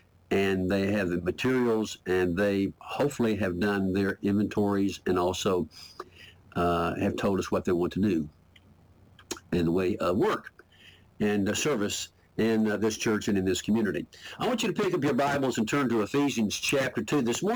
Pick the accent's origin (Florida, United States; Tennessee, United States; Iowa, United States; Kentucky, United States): Tennessee, United States; Murfreesboro; I'm from Murfreesboro, Tennessee.